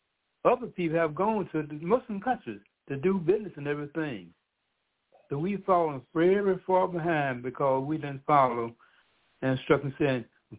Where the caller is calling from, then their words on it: Mount Vernon, New York, United States; calling from Mount Vernon, New York.